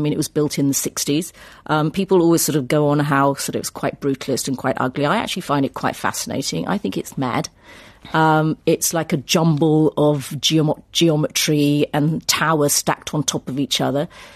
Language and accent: English; United Kingdom; I mean, I'm a British Indian. I'm not English, but I'm British.